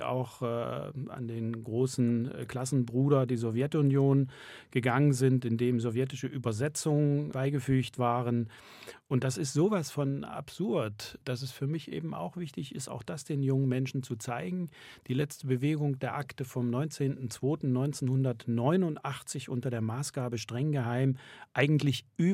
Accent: Saxony, Germany; Wenn jemand in einem Dorf in Mecklenburg-Vorpommern oder Sachsen oder im Erzgebirge, meiner Heimat, ein Nostalgie-Museum einrichtet

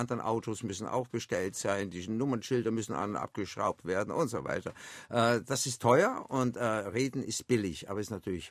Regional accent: Augsburg, Bavaria, Germany; born there; Und ich bin in Augsburg geboren

